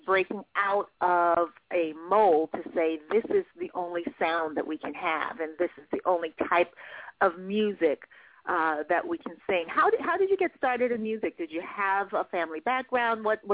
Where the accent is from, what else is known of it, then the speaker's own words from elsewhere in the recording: Brooklyn, New York, United States; located stemming out of Brooklyn, which is my hometown borough